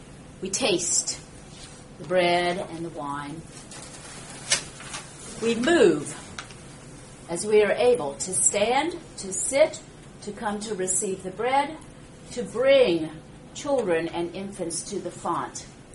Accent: Illinois, United States; In this location, and my childhood memory growing up in Illinois, you smell the wet coats.

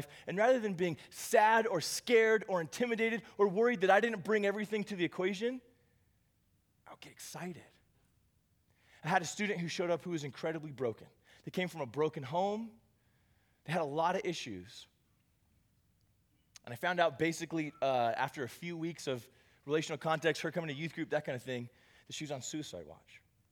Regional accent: United States; but for us as American Christians, that's like our language, right? That's our speak.

